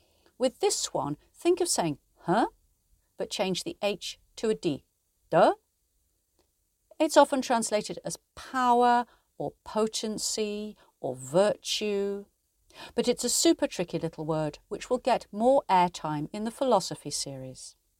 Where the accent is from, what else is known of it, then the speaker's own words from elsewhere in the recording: United Kingdom; accent: British; 98% of the time you'll hear my British accent, but it will be punctuated by the occasional Chinese word.